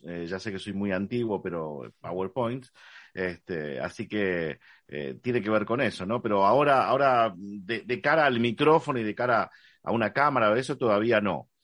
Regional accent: San Nicolás, Buenos Aires Province, Argentina; moved away; La verdad que es mi tierra, ¿no? Es el sitio donde nací, donde crecí. Si bien no... Yo todavía estaba haciendo un balance de cuántos años había vivido en cada sitio donde estuve, ¿no? Y la verdad que San Nicolás se queda ya corto

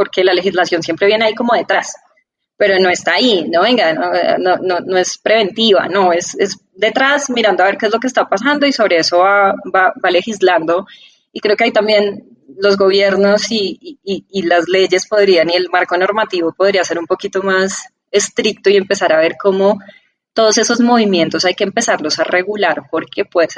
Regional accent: Colombia; influenciados porque somos colombianos, porque soy una mujer colombiana de tantos años

